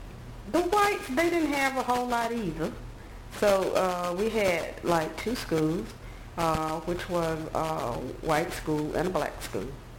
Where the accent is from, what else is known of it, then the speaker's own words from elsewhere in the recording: Hatchechubbee, Alabama, United States; The city that I was born in is called Hatchetty, Alabama. We spell it for you, too. And it's spelled Hatchetchubbee.